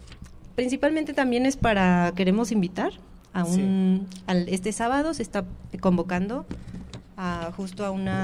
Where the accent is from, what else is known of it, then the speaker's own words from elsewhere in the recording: Mexico City, Mexico; Estoy acá, del Distrito Federal.